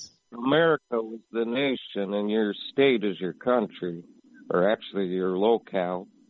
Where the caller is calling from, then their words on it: United States; calling from the USA.